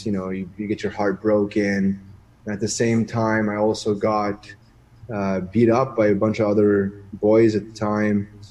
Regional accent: Ottawa, Ontario, Canada; also born or lived in British Columbia / Palm Beach; because I had never really left Ottawa. It's been my hometown, never really had an opportunity to go anywhere.

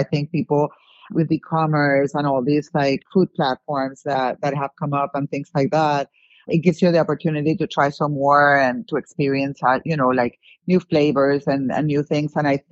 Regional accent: Puerto Rico; now in Miami, United States; I'm from Puerto Rico, so we're in Miami

